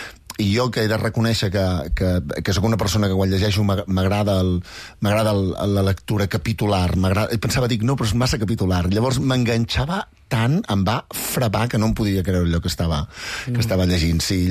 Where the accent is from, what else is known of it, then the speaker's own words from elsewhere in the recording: Sant Miquel de Balenyà, Catalonia, Spain; jo soc de Sant Miquel de Balenyà, que això està ceba, està a 52 quilòmetres de Barcelona.